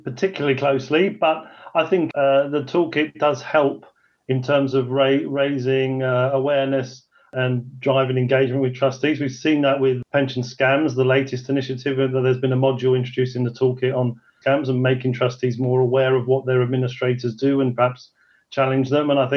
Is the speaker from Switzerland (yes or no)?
yes; Switzerland; now in United Kingdom; You know, I came from Switzerland in the last 7 years, and that this kind of thing just didn't exist.